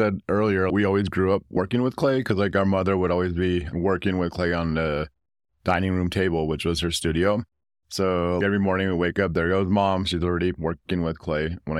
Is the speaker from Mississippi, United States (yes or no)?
no; Cochiti Pueblo, New Mexico, United States; I am from Cochiti, Pueblo, New Mexico.